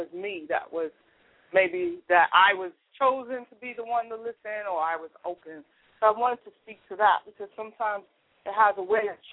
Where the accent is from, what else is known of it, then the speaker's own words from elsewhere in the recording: United States; born there; my parents are from Barbados, so I came from Africa by way of Barbados, and then I was born in America.